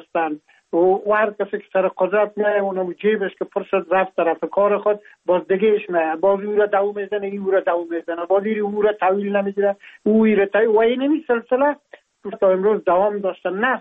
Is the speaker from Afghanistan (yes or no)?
yes; Afghanistan; now in France; ما هم در جمع عمو مردمایی بودم که از افغانستان بر آمدم و تقریبا این از 3 سال میشه که ما در فرانسه زندگی میکنم